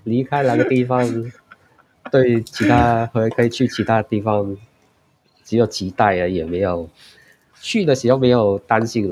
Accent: Hong Kong; 一个孤儿，对，所以我都不知道自己从哪里出生，但是从小都生活在香港，对，在一个寄养家庭长大，之后就生活到16岁，之后就自己搬出来

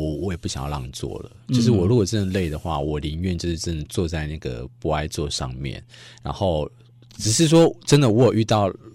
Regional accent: Taiwan; 我体会是说为什么我们台湾人那么爱排队

